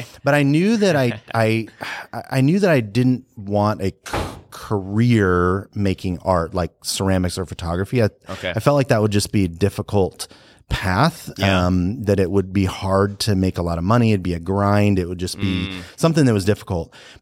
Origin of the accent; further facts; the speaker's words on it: California, United States; moved away as an adult; And so I was recruited essentially from California, to Kansas City Art Institute.